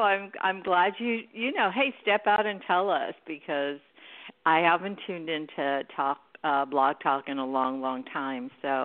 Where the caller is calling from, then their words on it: San Francisco, California, United States; I'm actually in the Bay Area.